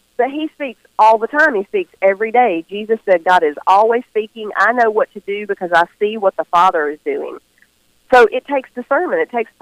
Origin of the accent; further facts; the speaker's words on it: the South, United States; I'm a Southern girl, if you can't tell already. I'm from the South.